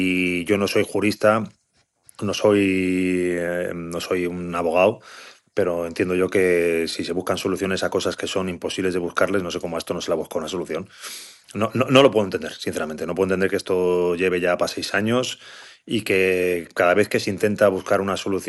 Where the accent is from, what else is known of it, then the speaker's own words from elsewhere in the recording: Madrid, Community of Madrid, Spain; also born or lived in Málaga; madrileño.